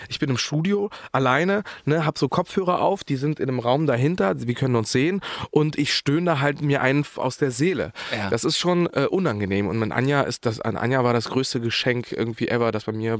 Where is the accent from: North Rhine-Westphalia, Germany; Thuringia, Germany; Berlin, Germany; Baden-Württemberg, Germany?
Berlin, Germany; also born or lived in Bosnia and Herzegovina; ich bin Berliner und Deutscher